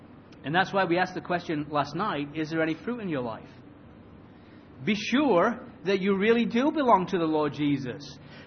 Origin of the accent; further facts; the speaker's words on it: England, United Kingdom; I love roses, actually. I'm an Englishman. Why wouldn't I love roses?